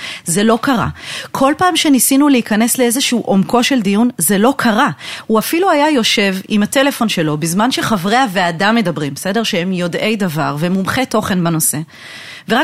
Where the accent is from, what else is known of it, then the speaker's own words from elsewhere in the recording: Jerusalem, Jerusalem District, Israel; הורים, משני קצוות העולם, אמא אמריקאית, אבא עיראקי, אפס פרוטקציות, אפס קשרים, שום דבר, משפחה נורמלית, ממוצעת, רגילה, גדלתי בירושלים.